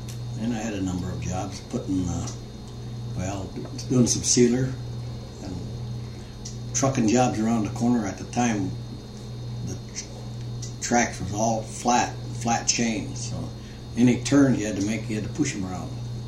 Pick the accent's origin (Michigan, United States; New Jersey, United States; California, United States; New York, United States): Michigan, United States; Battle Creek; born there; I was born in Battle Creek. I was raised all over. Folks moved a lot.